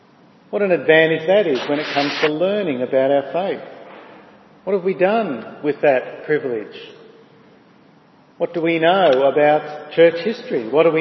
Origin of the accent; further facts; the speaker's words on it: Australia; We're Australian.